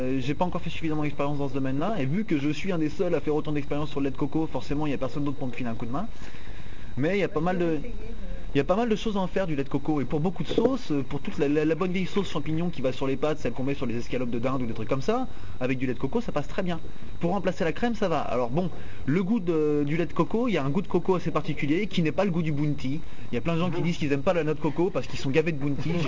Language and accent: French; France; le fromage je crois qu'en tant que français hein, c'est dur.